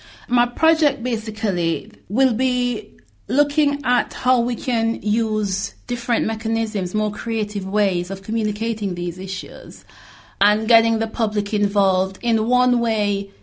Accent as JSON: {"language": "English", "country": "Jamaica", "tie": "born or raised there", "said": "I grew up in Jamaica"}